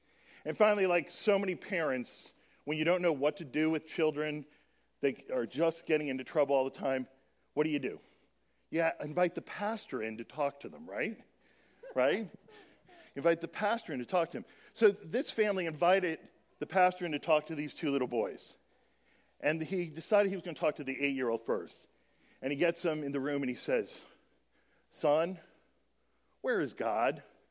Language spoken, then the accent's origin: English; Scranton, Pennsylvania, United States; Ellen and I decided to get off in Bartonsville because we grew up in Scranton